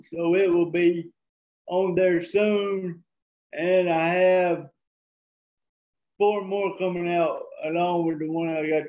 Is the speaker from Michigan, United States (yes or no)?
no; Tuscaloosa, Alabama, United States; from Tuscaloosa, Alabama.